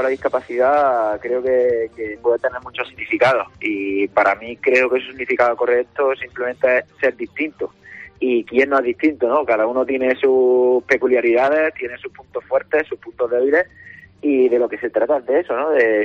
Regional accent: La Rambla, Andalusia, Spain; localidad, de La Rambla, me prestó una bici y me dijo que si me gustaría correr la carrera que se hacía en mi pueblo por la feria de allí.

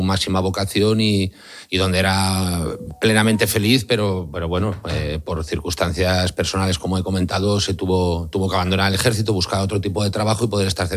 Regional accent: Candás, Asturias, Spain; Yo soy asturiano, de mi familia de un pueblo que se llama Candás y vivo en Pola de la Viana, donde tengo a mi familia, a mi mujer y mis hijas.

